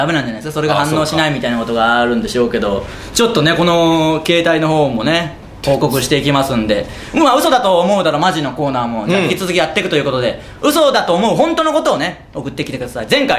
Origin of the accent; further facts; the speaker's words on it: Kansai, Japan; やっぱ関西方面出身なんでそばがないじゃないですか